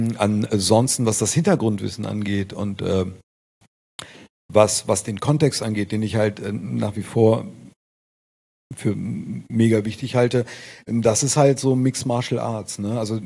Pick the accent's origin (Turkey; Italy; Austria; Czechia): Italy; German is a second language; now in Germany; Ich bin Italiener, lebe in Deutschland, fahre nach Japan und mache dann japanische Tätowierungen auf Japaner